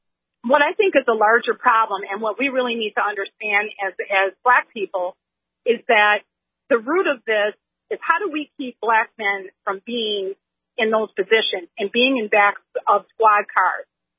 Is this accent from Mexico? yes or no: no; Milwaukee, Wisconsin, United States; moved away; You have to understand that I grew up in Milwaukee, Wisconsin. I don't live there anymore, but that's where I grew up.